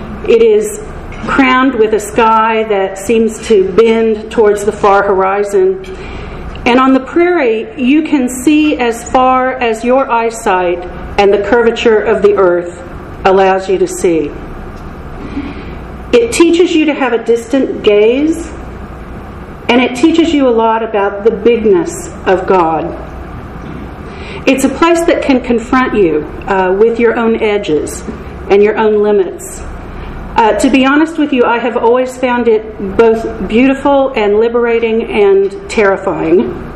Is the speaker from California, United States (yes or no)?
no; Oklahoma, United States; I was born and raised in Oklahoma, and it's a land of red clay and tall thermometers. I was a city girl, but I have pioneer DNA on both sides of the family.